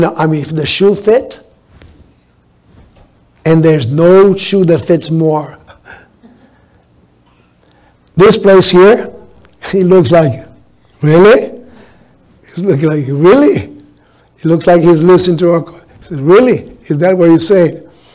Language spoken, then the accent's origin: English; Brazil; I was raised in Brazil. Brazil was at one time 90 to 95% Catholic.